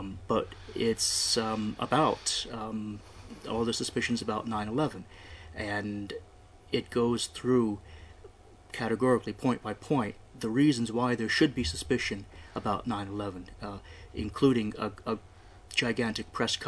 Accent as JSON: {"language": "English", "region": "New York", "country": "United States", "said": "I'm actually from New York. As a child, I watched the towers go up"}